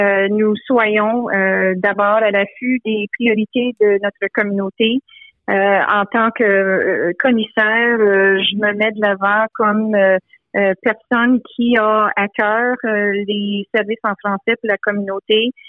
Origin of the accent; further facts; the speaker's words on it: Ontario, Canada; en tant que franco-ontarienne